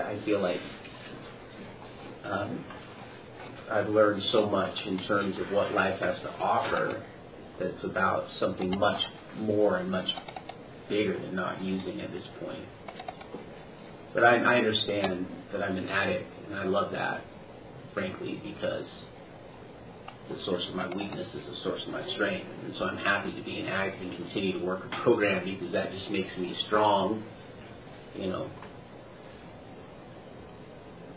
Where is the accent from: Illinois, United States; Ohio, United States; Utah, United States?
Utah, United States; Orem; I'm from Utah County. I grew up in Orem.